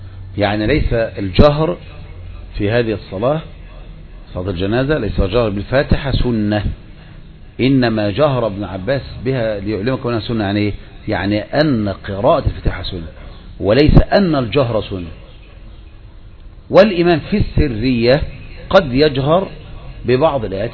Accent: Egypt; عندنا في مصر لا عندنا الدعاء

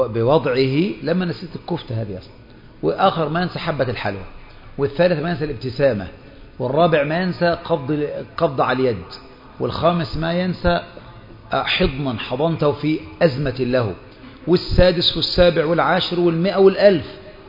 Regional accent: Egypt

